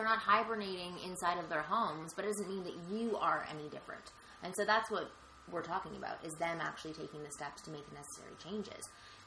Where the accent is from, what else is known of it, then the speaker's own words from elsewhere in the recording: Canada; Well, selfishly, I'm probably going to say Canada because I'm Canadian.